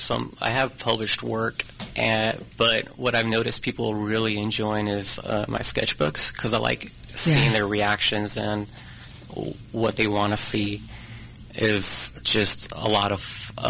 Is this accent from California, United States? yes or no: yes; California, United States; I'm from the Central Valley, just where a lot of people that pick fruit, letters, yeah. Like agricultural, yeah.